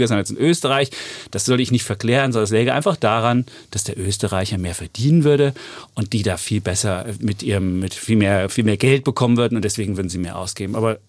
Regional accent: East Germany, Germany; Da bin ich ein Ossi.

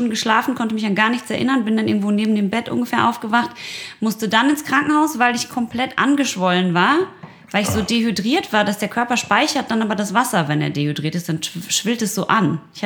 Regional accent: North Rhine-Westphalia, Germany; Ich komme aus dem Ruhrgebiet, ich trinke Bier.

